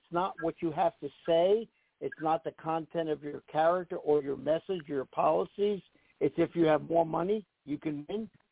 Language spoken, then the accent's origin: English; New Jersey, United States; and I'm from New Jersey, I'm not a real fan of his